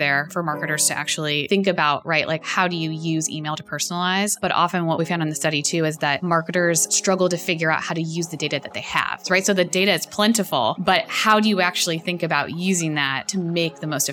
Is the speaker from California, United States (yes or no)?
yes; San Diego, California, United States; now in Atlanta, United States; I'm from San Diego, California.